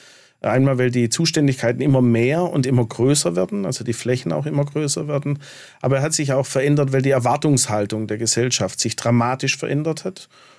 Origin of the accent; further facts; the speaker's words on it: Baden-Württemberg, Germany; Ich bin auf der Schwäbischen Alb aufgewachsen. Um uns rum, wie für viele Menschen hier im Land, war überall Wald. Mein Elternhaus grenzte an eine Schafweide und direkt dahinter war eben Wald.